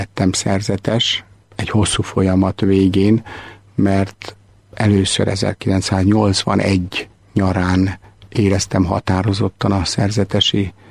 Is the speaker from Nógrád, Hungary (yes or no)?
no; Nyíregyháza, Szabolcs-Szatmár-Bereg, Hungary; born there; oda jártam vissza, mint szülőfalumba, bár Nyíregyházán, a Nyíregyházi kórházban születtem.